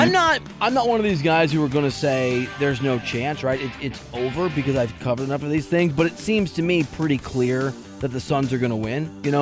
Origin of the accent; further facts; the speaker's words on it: Iowa, United States; I'm from Iowa. We had a John Deere plant in my town.